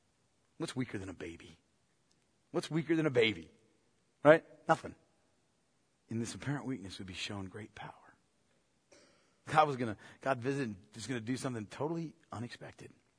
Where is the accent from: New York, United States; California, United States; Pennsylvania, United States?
Pennsylvania, United States; I grew up in Pennsylvania, all right, in a farm town, and there were no shortage of bulls around, right?